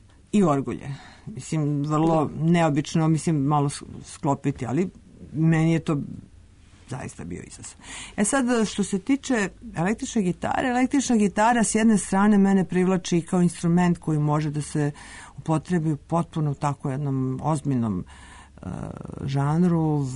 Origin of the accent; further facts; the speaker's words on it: Serbia; Uostalom, ja sam iz Srbije, mislim, ne mogu.